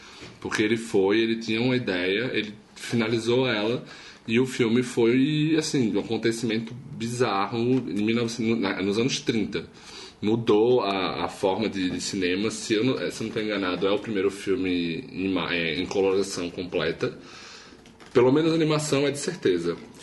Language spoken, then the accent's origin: Portuguese; Northeast Region, Brazil; porque sou nordestina, então é equivalente.